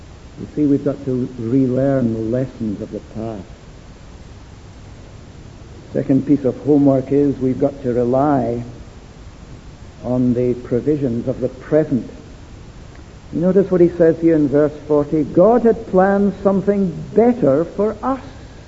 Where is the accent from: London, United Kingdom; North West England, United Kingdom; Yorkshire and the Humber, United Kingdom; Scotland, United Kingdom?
Scotland, United Kingdom; Dundee; the house in which I was brought up and stayed in Dundee.